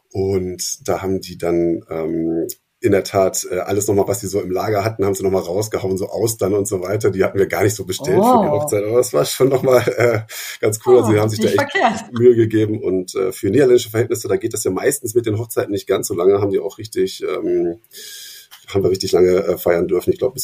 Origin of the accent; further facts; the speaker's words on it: Hanover, Lower Saxony, Germany; ich komme aus Hannover ursprünglich